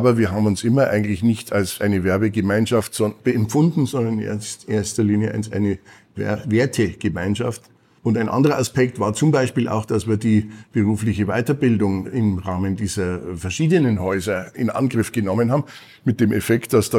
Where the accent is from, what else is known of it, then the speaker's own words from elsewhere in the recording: Munich, Bavaria, Germany; als Münchner